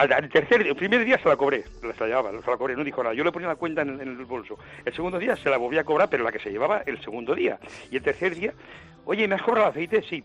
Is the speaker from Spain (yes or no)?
yes; Spain; somos españoles